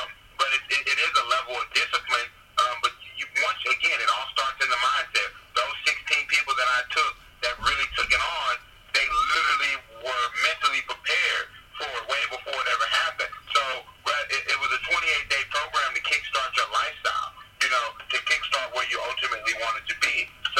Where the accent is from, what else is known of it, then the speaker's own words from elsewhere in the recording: Houston, Texas, United States; now in Los Angeles, United States; I'm from Houston, Texas, but I am based out of Los Angeles.